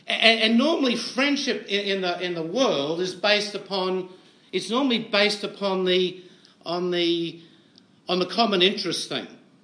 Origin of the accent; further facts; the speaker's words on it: Brisbane, Queensland, Australia; a town which is 1 hour from where I was brought up in Brisbane